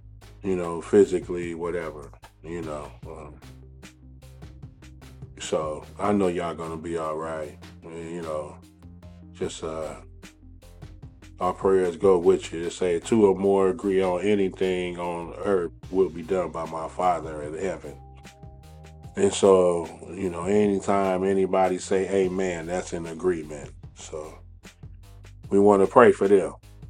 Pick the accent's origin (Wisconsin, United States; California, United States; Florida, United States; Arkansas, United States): California, United States; Lynwood; I'm from Linwood, so, you know I know Compton. You know, Linwood, Compton, they watch, you know, and Long Beach, you know, all together.